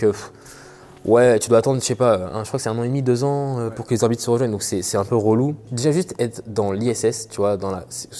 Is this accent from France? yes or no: yes; Île-de-France, France; je suis français, je suis né à Paris, j'ai grandi en banlieue parisienne